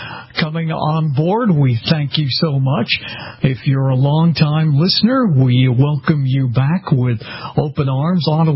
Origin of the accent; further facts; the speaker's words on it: Massachusetts, United States; They are located in my home state of Massachusetts